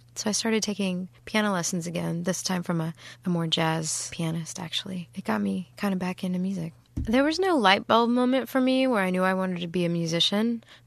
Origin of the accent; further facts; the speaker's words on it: Grapevine, Texas, United States; Well, I grew up in Dallas, Grapevine, Texas, sort of both.